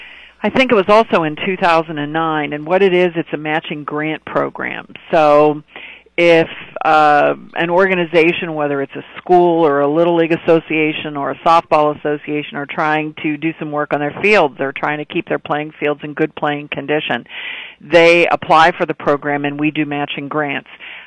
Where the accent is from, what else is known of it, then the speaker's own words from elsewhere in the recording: Butler, Pennsylvania, United States; I grew up in Butler, went to Butler High School, went to Butler County Community College, so still have lots of family that live there